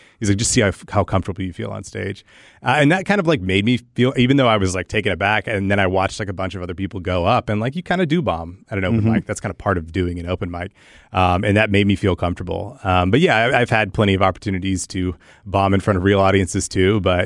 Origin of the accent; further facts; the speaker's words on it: Tyler, Texas, United States; I'm from Tyler, I grew up in Tyler, Texas. Mm-hmm. I don't have an accent